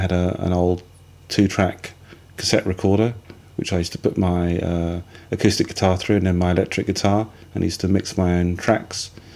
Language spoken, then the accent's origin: English; St Albans, East of England, United Kingdom; when I was living at home growing up in St Albans in Hertfordshire, I was always a sort of strong poetry writer.